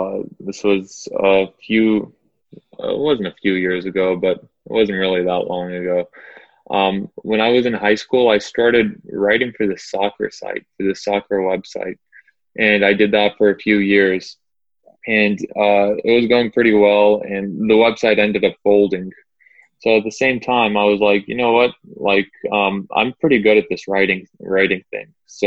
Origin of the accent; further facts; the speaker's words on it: Atlanta, Georgia, United States; I'm from Atlanta. I am raised in Atlanta